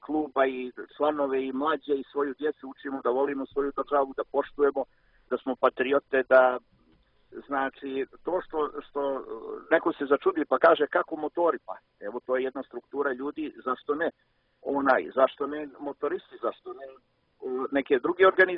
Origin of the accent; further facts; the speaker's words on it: Montenegro; Nismo mi Rusi u Crnoj Gori, mi smo Srbi Crnogorci u Crnoj Gori